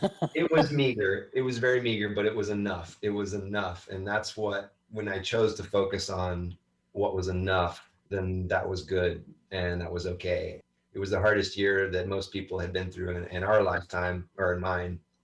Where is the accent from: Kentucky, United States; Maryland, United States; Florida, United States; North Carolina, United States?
North Carolina, United States; born there; I don't know. I was born in North Carolina. I wasn't there very long.